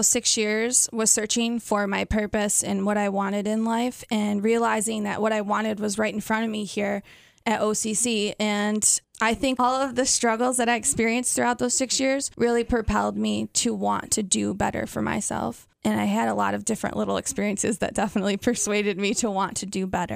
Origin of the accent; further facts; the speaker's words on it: Cicero, New York, United States; also born or lived in Constanța, Romania; I was born in Constanza, Romania, and I was adopted and came to Syracuse, and I've lived in Cicero my whole life.